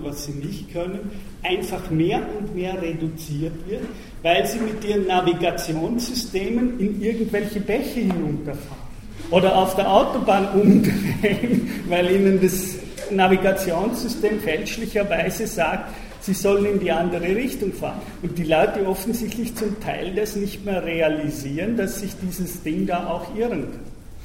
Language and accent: German; Vorarlberg, Austria; ich komme aus Vorarlberg und weiß daher, was die Touristen in Vorarlberg in den Bergen machen